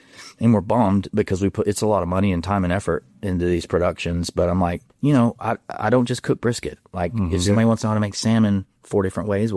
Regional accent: Tennessee, United States; also born or lived in Alabama; I'm from Tennessee and Alabama.

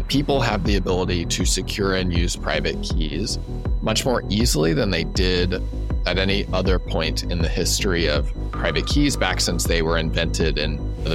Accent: Kansas City, Missouri, United States; I grew up in Kansas City and very like Midwestern upbringing, I would say.

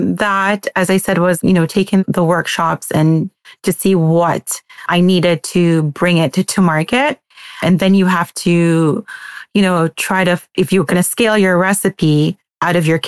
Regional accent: Jamaica; As a Jamaican, we love to cook.

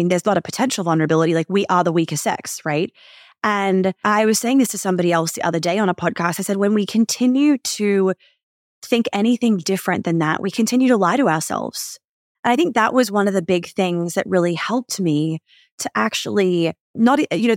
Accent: Australia; also born or lived in New York City, United States; I am Australian, but I also grew up in New York City

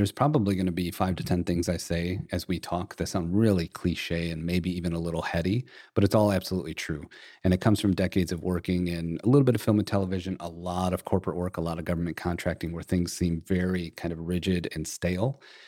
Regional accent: Flint, Michigan, United States; now in Fort Worth, United States; And I grew up in Flint, Michigan, but I live in Fort Worth now, and man, do they get the jerky right in Texas.

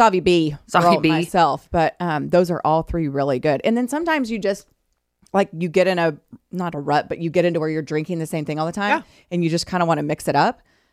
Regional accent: Plainview, Texas, United States; You know, I grew up in Plainview, Texas, which is a very small town.

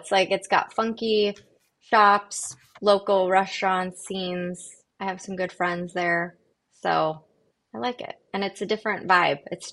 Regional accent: Colorado, United States; now in Dallas, United States; I'm kind of the non-typical Dallas gal, though I'm from Colorado.

